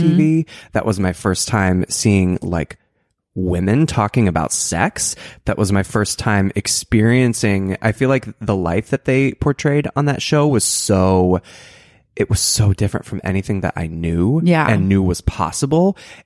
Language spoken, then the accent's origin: English; Oklahoma, United States; Because we were both about the same age growing up in Oklahoma.